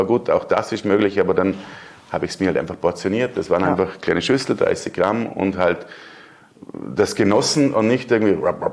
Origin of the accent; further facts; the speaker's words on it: Bregenz, Vorarlberg, Austria; ich komme aus Bregenz, bin 44 Jahre jung